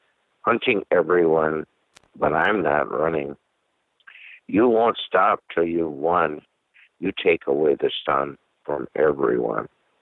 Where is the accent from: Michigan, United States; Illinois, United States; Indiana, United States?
Michigan, United States; Hey, I'm from Michigan.